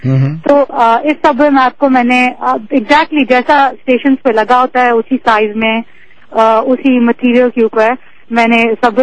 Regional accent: Karachi, Sindh, Pakistan; میں کراچی میں کراچی سے تعلق رکھتی ہوں پاکستان

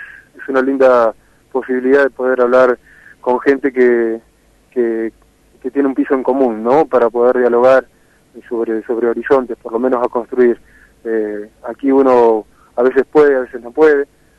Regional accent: La Pampa, Argentina; now in La Plata, Argentina; desde el año 94 me fui a vivir allá, uh-huh, a La Plata, porque yo me crié mis últimos años en La Pampa.

